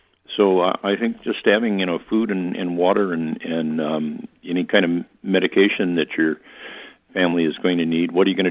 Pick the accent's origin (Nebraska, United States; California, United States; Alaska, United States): Alaska, United States; Anchorage; my hometown is Anchorage, Alaska, and I was 17 at the time that we suffered a 9.2 earthquake